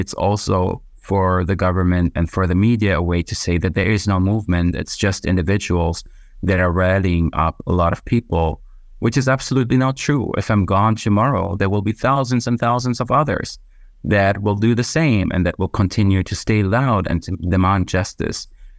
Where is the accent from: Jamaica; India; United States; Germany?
Germany; So growing up in Germany, that never really was an option so much to talk about Palestine without receiving negative or critical comments.